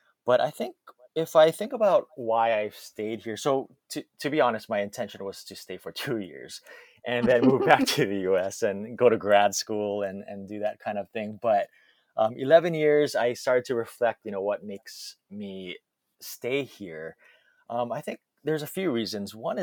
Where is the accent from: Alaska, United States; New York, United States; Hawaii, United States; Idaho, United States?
Hawaii, United States; Honolulu; moved away as an adult; now in Japan; I grew up in Honolulu, Hawaii in the U.S. I'm a Japanese American, Japanese heritage, a fourth generation, grew up in a completely English-speaking environment. After high school, I kind of moved around the West Coast, and then I decided to move to Japan.